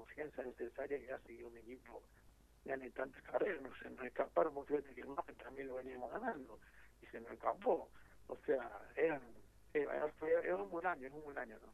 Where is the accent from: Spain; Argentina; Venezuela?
Argentina; San Luis; somos varios equipos, somos de San Luis, entonces sí.